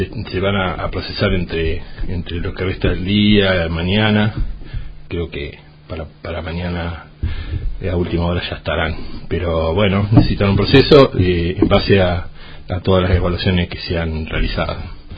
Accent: Rojas, Buenos Aires Province, Argentina; Pero yo soy de Rojas y bueno, estoy atado sentimentalmente y laboralmente acá.

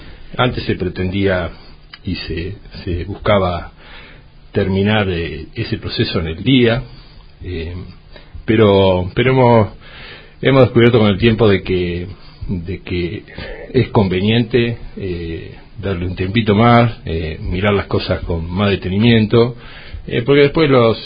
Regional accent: Rojas, Buenos Aires Province, Argentina; Pero yo soy de Rojas y bueno, estoy atado sentimentalmente y laboralmente acá.

